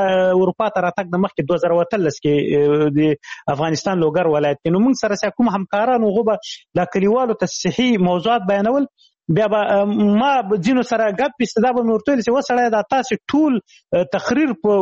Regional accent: Shamshatoo, Khyber Pakhtunkhwa, Pakistan; شمشتو مهاجرینو کمپوس هغه د هغه پخواني جهادي رهبرانو ندیو رهبر کمپ مشهور کمپ زه په هغه کې لوی سوی یم.

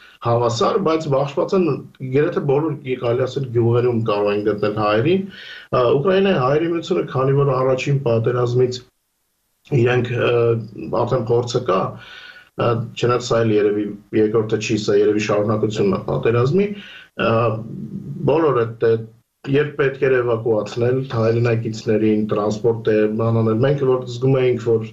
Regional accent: Armenia; now in Ukraine; երբ ինչպես մենք կարելիցիկ Հայաստանից են, իրենք գնալու տեղում են

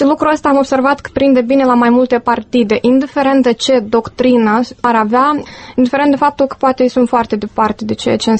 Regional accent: Moldova; noi ca moldoveni, ca români

